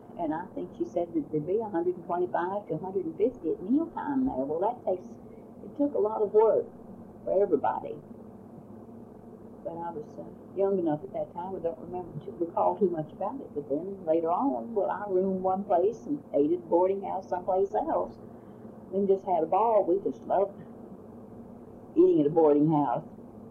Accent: Fort Worth, Texas, United States; born there; I was born in Fort Worth.

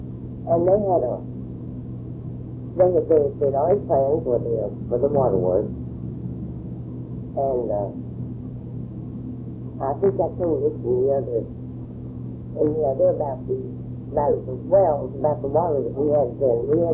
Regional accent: Bishop, Texas, United States; I knew the first family in Bishop. We've been there since we got there June 18, 1910.

